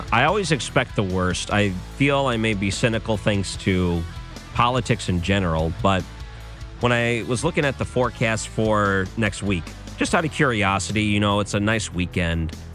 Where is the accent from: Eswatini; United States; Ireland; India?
United States; Detroit, Michigan; I grew up in Detroit. We had Ernie Harwell, and he was such a big part of baseball in Detroit.